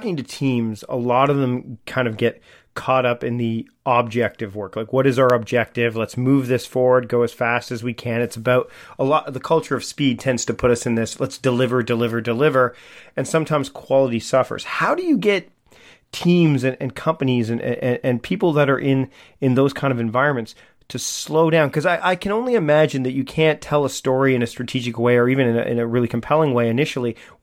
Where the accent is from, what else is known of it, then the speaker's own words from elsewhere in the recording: Canada; I'll say Cole's notes because we're Canadian.